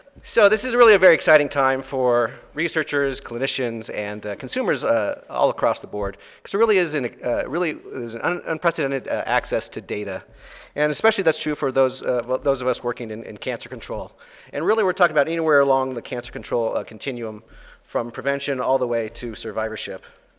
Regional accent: Denver, Colorado, United States; I'll just begin by giving a little shout out to Denver, my hometown.

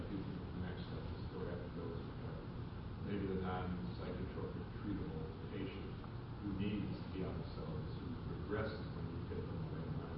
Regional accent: Chicago, Illinois, United States; from Chicago.

